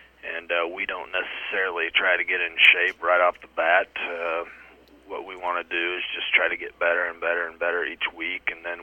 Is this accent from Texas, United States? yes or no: no; Smith Center, Kansas, United States; I am proud to be we are from Smith Center, and we're proud to be in the MCL and a part of that Northwest Kansas League as well.